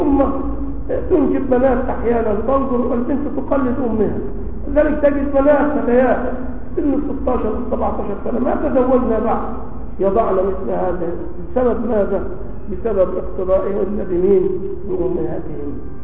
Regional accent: Egypt; لكن عندنا عادة في مصر أنهم لا يأخذون مهور

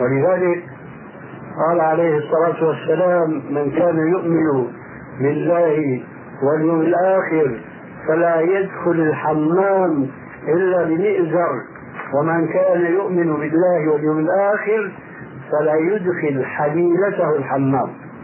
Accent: Syria; أقل إنسان منكم يتسع لعديد من بيوتنا في بلادنا سوريا

